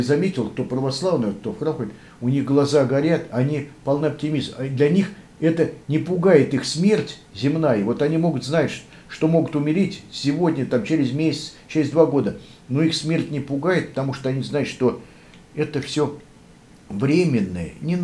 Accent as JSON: {"language": "Russian", "country": "Russia", "tie": "born there", "said": "я родился в России и что у нас православная вера."}